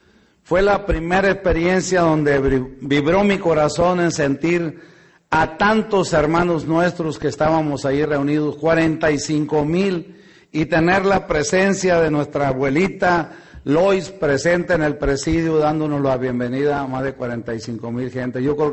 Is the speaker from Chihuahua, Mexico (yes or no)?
no; Culiacán, Sinaloa, Mexico; Vengo de Culiacán, Sinaloa, la capital del mundo.